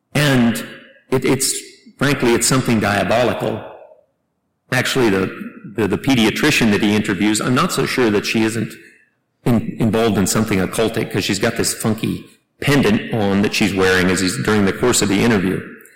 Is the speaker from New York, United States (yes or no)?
no; Kansas, United States; where I grew up in Kansas, we had only dirt roads.